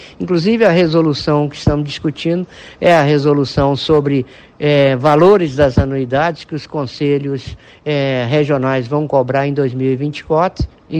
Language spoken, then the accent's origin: Portuguese; Minas Gerais, Brazil; porque como sou mineiro, fico mais feliz ainda de poder estar na minha terra falando da minha profissão